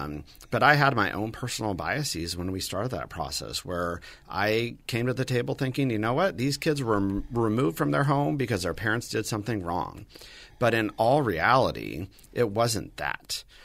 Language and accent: English; Santa Barbara, California, United States; I grew up in Santa Barbara and I came from a very privileged family.